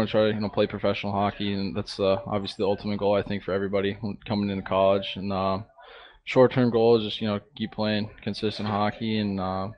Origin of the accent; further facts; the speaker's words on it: Greensboro, North Carolina, United States; I grew up in Greensboro, and it's It was growing at one point. I think it's down a little bit, but it's a little bit of a hockey town.